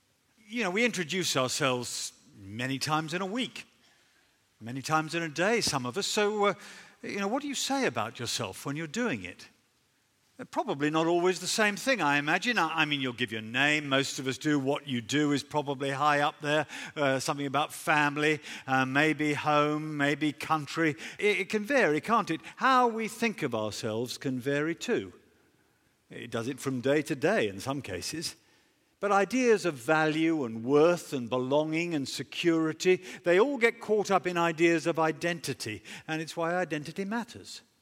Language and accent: English; United Kingdom; Yeah, then, well, I'm a Brit.